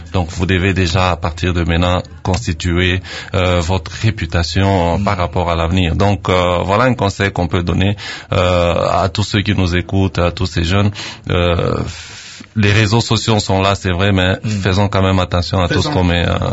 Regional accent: DR Congo; mais en tant que Congolais, je suis fier.

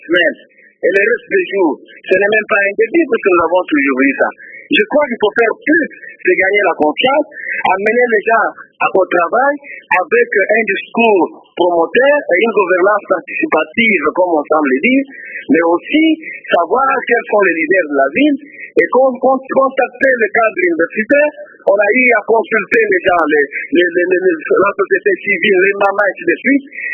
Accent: Kananga, Kasaï-Central, DR Congo; moi je suis de la ville, je suis de Kananga

